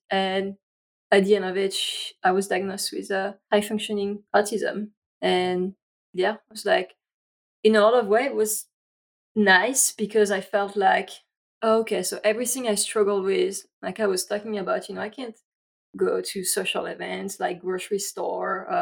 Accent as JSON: {"language": "English", "country": "France", "tie": "born or raised there", "second_language": "English", "moved": "as an adult", "lives_now": "United States", "said": "I grew up in France, again, here with my accent."}